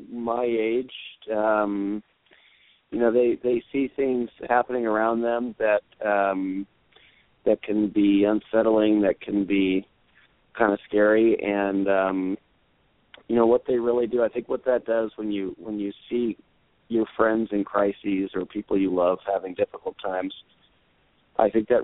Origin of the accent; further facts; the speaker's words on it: Utah, United States; I grew up in Utah. I live in Salt Lake City.